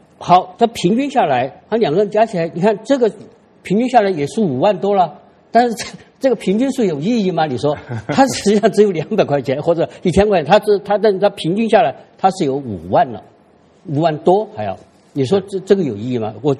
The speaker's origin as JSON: {"language": "Chinese", "country": "China"}